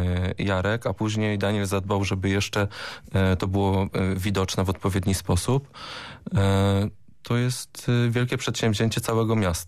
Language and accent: Polish; Bełchatów, Łódź Voivodeship, Poland; now in Goleniów, Poland; Jestem oryginalnie z Bełchatowa, większego miasta